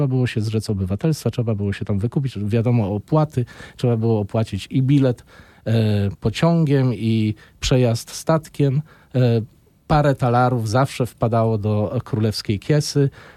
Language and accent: Polish; Strzelce Opolskie, Opole Voivodeship, Poland; Ja pochodzę w ogóle z Opolszczyzny. Urodziłem się, wychowałem w mieście Strzelce Opolskie.